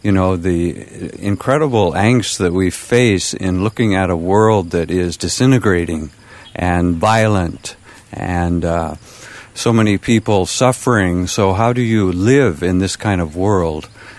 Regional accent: California, United States; also born or lived in Oroville; I'm from California, but lived in Oroville for a long time, and consider Oroville my home

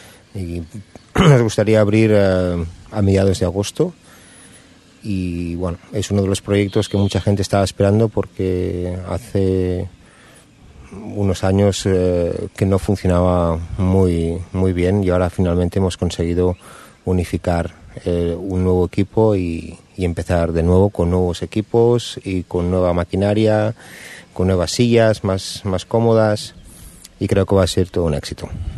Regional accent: Barcelona, Catalonia, Spain; also born or lived in Valencia; now in Auroville, India; soy nací en Valencia, pero crecí en Barcelona y vine con mi mujer Matilde en 1997.

